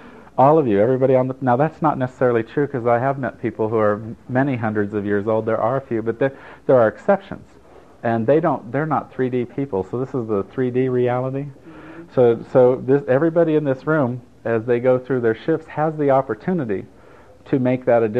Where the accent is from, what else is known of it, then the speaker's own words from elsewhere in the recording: Italy; Well, I grew up in Italy.